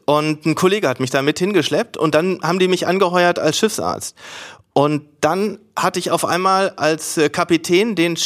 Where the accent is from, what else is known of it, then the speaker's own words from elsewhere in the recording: Dortmund, North Rhine-Westphalia, Germany; 48, also 10 Jahre drüber. Wo komm ich her? Also letztlich bin ich in Dortmunder Osten groß geworden, zur Schule gegangen